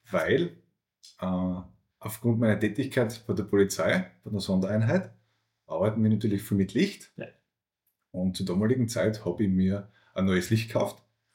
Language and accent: German; Styria, Austria; Ich komme aus der Steiermark